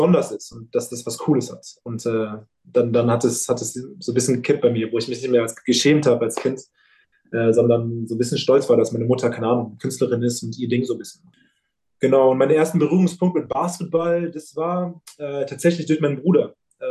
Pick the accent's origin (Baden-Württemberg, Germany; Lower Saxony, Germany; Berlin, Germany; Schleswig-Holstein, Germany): Berlin, Germany; Ich bin groß geworden in Charlottenburg in Berlin. Genau, genau, Charlottenburg, also praktisch sehr zentral, sehr, sehr städtlich, also in der Nähe des Kudamms.